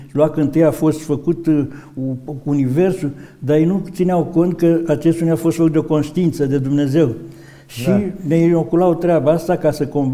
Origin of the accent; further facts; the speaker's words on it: Piscu, Dolj, Romania; încă din copilărie, din satul meu, Piscunul, care e la 13 km de Băilești, era lumea în sat la mine